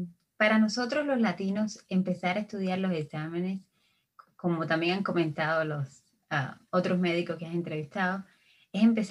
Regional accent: Cuba; moved away as an adult; now in United States; soy de Cuba y hice 2 años de neurología en Cuba, de la residencia allá, y después decidí que quería hacer la especialidad

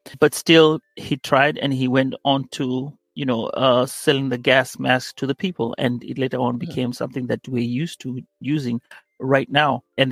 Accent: Kenya; moved away; I'm originally from Kenya, as you have said. And I'm still learning, even though I've lived here for quite some time, over 20 years.

